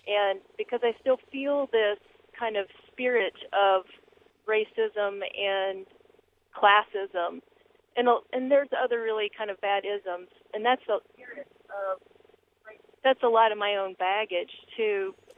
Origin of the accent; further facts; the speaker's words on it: South Carolina, United States; moved away as an adult; now in Illinois, United States; I'm from South Carolina, and I am white, and I now live in Illinois. And I moved to Illinois in 91 to come to graduate school.